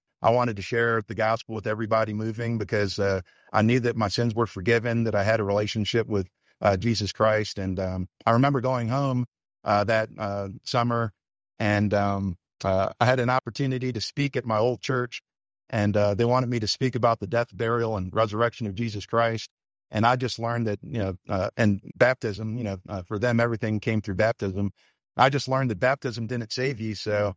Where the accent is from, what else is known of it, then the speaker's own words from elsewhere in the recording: Albany, New York, United States; I grew up in Albany, New York.